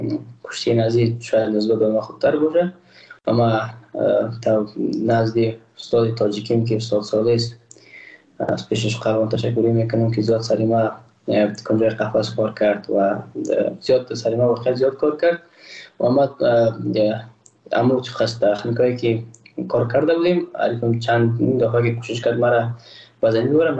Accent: Afghanistan; که من تاجک نیستم. احساس کنم ما روش بلاک پرشنی نیستم. ما یک افغان هستم

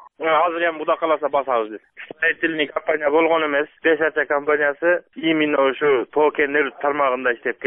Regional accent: Osh, Osh Region, Kyrgyzstan

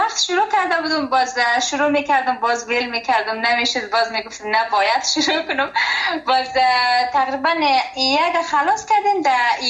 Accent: Afghanistan; now in Germany; ایش بین سوائن سوانسیش یا غالت، ایش کمی از افغانستان.

